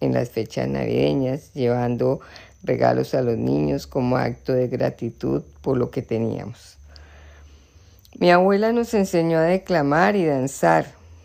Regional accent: Bogotá, Colombia; born there; nací en Bogotá, mi bella ciudad plena de cultura y oportunidades.

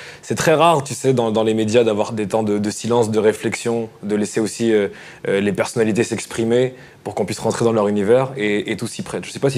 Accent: Bondy, Île-de-France, France; born there; Oui, je suis né à Bondy dans le 93.

